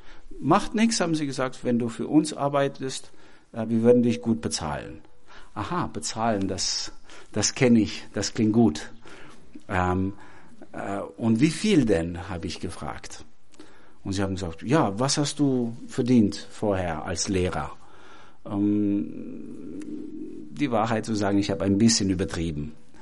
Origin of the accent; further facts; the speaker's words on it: Pogradec, Korçë County, Albania; now in Germany; So bin ich aufgewachsen in Albanien, in das atheistischste Land der Welt.